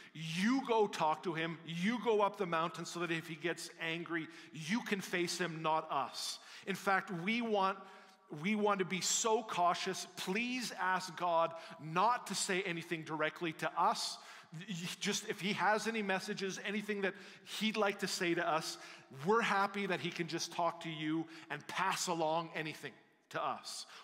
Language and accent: English; Canada; is not on our radar as Canadian people.